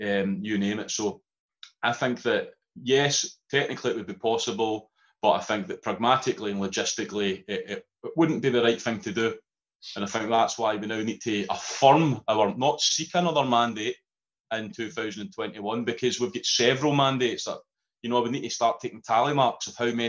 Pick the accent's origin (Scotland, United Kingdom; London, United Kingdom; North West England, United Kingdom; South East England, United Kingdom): Scotland, United Kingdom; Inverclyde; I come from Inverclyde.